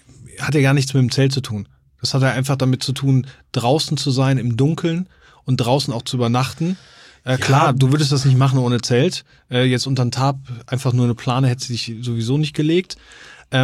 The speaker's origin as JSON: {"language": "German", "region": "Rhineland", "country": "Germany", "lives_now": "Hamburg, Germany", "said": "ich komme ja ursprünglich aus dem Rheinland"}